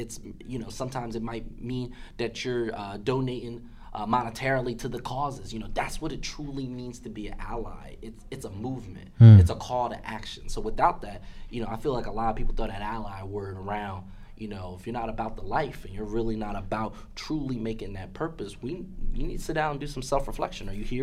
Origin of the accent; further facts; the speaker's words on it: Philadelphia, Pennsylvania, United States; a lot of people found out that I was from Philadelphia, go Birds.